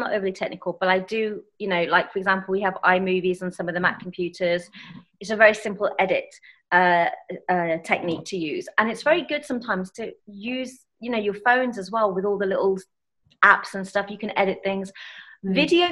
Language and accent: English; United Kingdom; we're both British